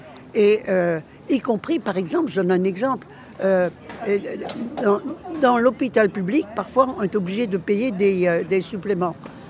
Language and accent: French; Île-de-France, France; now in Chambéry, France; Il y a 34 ans que je suis à la retraite et j'habite au-dessus de Chambéry, dans la montagne. Avant, j'étais banlieusarde de Paris.